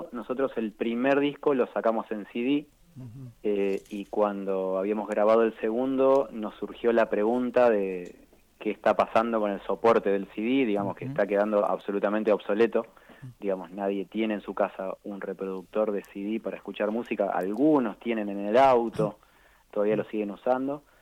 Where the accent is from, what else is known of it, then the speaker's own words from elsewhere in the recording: Santa Fe, Argentina; Matías Yurgin, somos los dos santafesinos, nos conocemos desde la adolescencia.